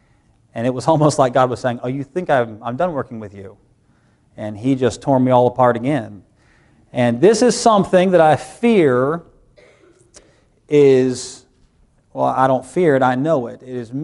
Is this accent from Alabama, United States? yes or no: no; Butler, Pennsylvania, United States; And these are people I grew up with in Butler, Pennsylvania.